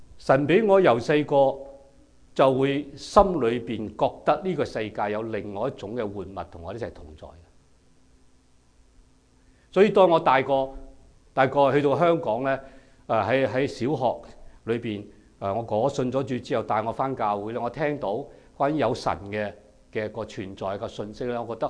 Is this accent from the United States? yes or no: no; Shanghai, China; born there; 我在上海出世咧，我哋屋企有祖屋嘅